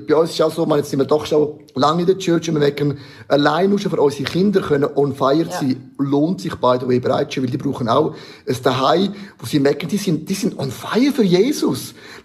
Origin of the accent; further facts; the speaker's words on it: St. Gallen, Switzerland; Ich komme ja aus dem Rheintal. Ich liebe die Stadt St. Gallen. Ich muss wissen, als Kind hat mir meine Mami FC St. Gallen weiss-grün Schal gelismet.